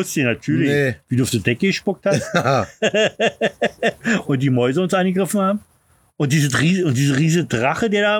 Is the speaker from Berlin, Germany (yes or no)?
yes; Berlin, Germany; ich bin Berliner.